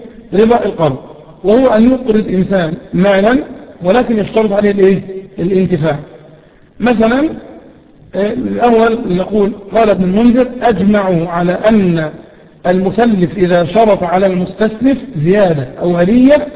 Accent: Kafr El Sheikh, Kafr El Sheikh Governorate, Egypt; باللهجة العامية عندنا في كفر الشيخ بنسميه إيه؟ بنسميه في كفر الشيخ إيه؟

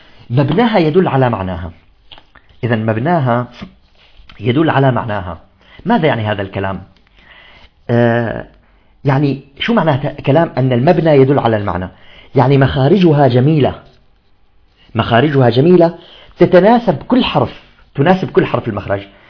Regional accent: Syria; مثل مسمينا احنا عندنا بالشام الزحليطة

